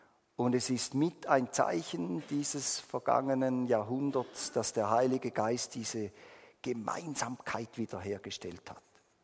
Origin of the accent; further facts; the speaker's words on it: Switzerland; Meine Mutter war ja Italienerin und ich bin halber Italiener, nicht halb, also vom Blut her halber, aber ich habe das doppelte Bürgerrecht, also ich bin eben ein ganzer Italiener und ein ganzer Schweizer.